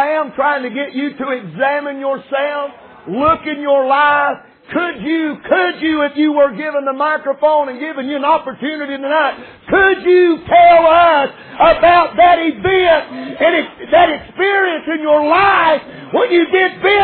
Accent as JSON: {"language": "English", "town": "Brevard", "region": "North Carolina", "country": "United States", "tie": "born there", "said": "They tell me I was born in Transylvania County, Brevard Hospital, North Carolina, in Brevard, North Carolina."}